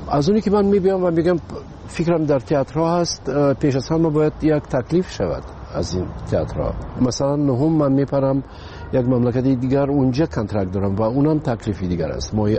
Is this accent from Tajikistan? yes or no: yes; Tajikistan; پیش از همه تاجیکستان وطن است. برای این خانه من است و مادرم اینجاست، فرزندام اینجاست.